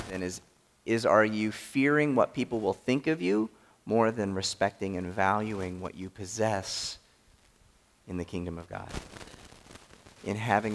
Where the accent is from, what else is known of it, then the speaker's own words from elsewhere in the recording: West Virginia, United States; I grew up in West Virginia.